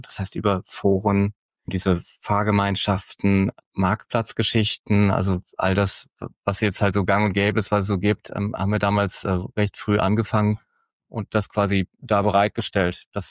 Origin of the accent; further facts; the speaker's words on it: Bad Kreuznach, Rhineland-Palatinate, Germany; Ich komme aus Bad Kreuznach, hier kann man ziemlich gut Mountainbike fahren.